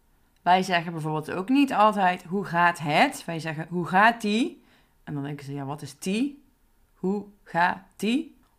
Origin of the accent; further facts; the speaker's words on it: North Brabant, Netherlands; vooral in de Brabant waar ik vandaan kom, worden woorden bijvoorbeeld ook best wel ingekort en aan elkaar geplakt.